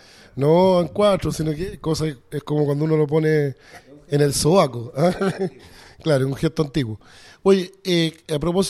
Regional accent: Valparaíso, Chile; que era lo que uno esperaba como porteño, no como político.

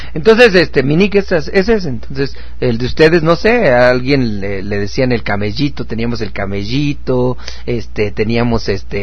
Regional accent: Mexico; Somos mexicanos.

